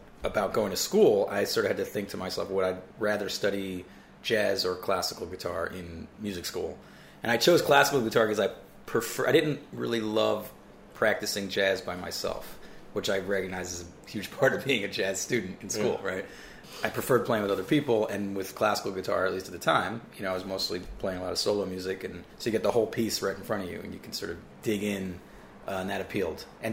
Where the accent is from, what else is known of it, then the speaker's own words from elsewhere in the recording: Montclair, New Jersey, United States; I grew up in New Jersey in Montclair.